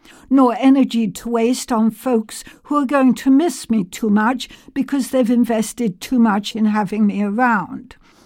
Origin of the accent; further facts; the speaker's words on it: Blackpool, North West England, United Kingdom; I was brought up in Blackpool, a seaside honky-tonk kind of town on the northwest coast of England.